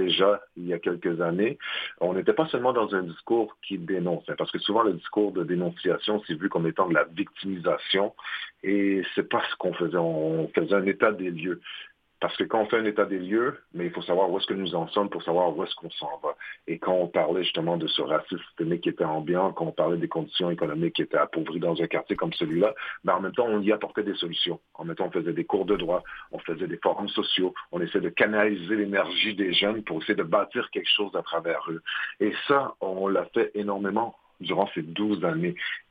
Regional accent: Montreal, Quebec, Canada; quand j'étais jeune à Montréal-Nord

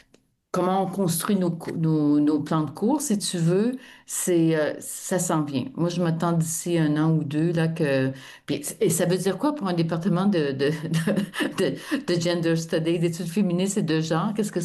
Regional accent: Quebec, Canada; je dois le dire en tant que Québécoise

